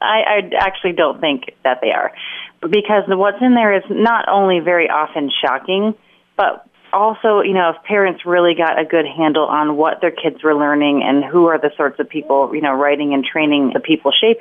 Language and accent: English; Indiana, United States; A radio host in Indiana, my home state, posted pictures from a friend